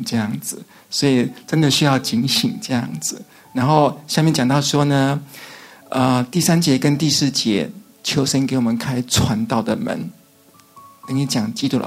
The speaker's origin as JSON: {"language": "Chinese", "country": "Taiwan", "said": "不好意思我从台湾来的"}